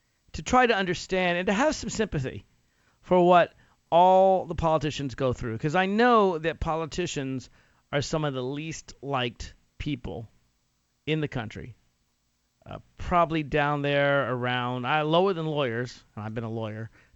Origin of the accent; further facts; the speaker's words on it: Virginia, United States; Virginia has elected only Democrats statewide for the last several years. That's why we have, in my home state, a Democratic governor, lieutenant governor, attorney general, both state senators